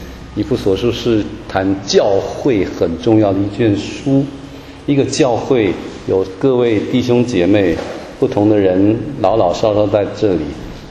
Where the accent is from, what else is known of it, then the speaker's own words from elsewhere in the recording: Taiwan; 哎，有中国各地来的，像我是从台湾来的